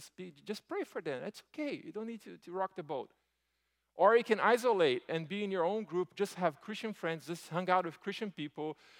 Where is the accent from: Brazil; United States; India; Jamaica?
Brazil; and I'll forget that I came from Brazil, or I can say that's who I am